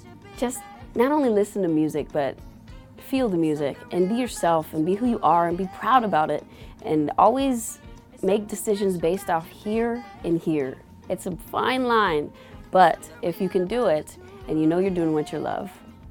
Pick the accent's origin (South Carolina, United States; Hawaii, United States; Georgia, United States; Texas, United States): South Carolina, United States; born there; So I was born in South Carolina, picking up pecans for work, you know, I was poor, you know, so everything that I do really does go back to my Southern roots